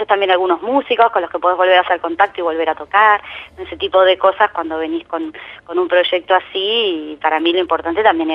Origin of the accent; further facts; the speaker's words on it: Uruguay; now in Spain; intento que el acento no se me vaya, eso sí, porque ante todo yo soy una música uruguaya que está viviendo en España, pero no quiero perder mi acento.